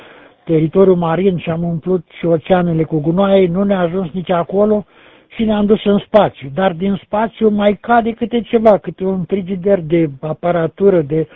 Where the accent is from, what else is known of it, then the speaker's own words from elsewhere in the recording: Piatra Neamț, Neamț County, Romania; de la Piatra Neamț.